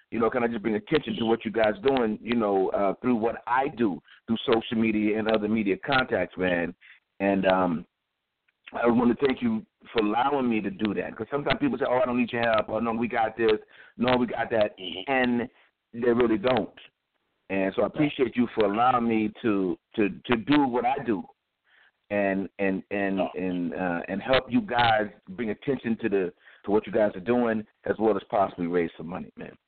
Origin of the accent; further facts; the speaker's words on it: Spring Valley, United States; I'm from Spring Valley. I know these kids.